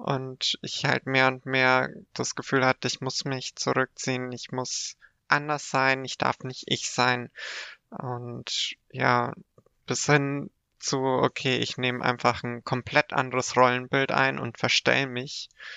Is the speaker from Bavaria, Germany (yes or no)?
yes; Bavaria, Germany; Und wir sind ja in Bayern ländlich aufgewachsen